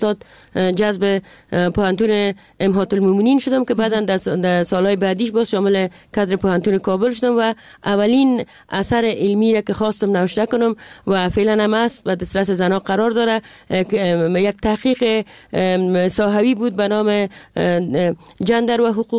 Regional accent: Jowzjan, Afghanistan; ما در یکی از ولایت دوردست افغانستان که ولایت جوزجان بود و اخ پدرم مامور دولت بود به اونجا بسر میبردیم

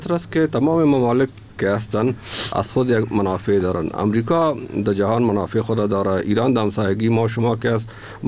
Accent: Afghanistan; ما شما افغان هستیم

